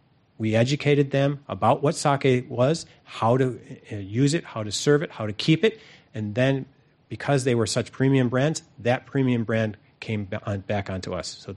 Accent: New York, United States; born there; Yes, I was born in New York.

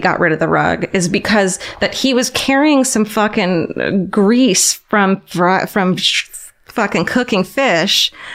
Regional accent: Orange County, California, United States; I'm from Orange County, which is suburbia

